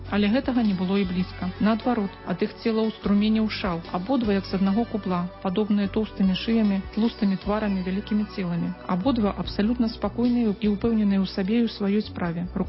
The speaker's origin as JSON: {"language": "Ukrainian", "country": "Belarus", "second_language": "Ukrainian", "said": "Ми білоруси."}